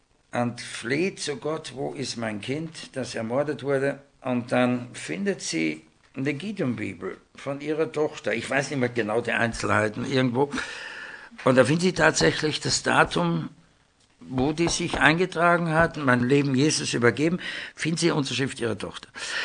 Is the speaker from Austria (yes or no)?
yes; Austria; da stand Österreich, mein Heimatland.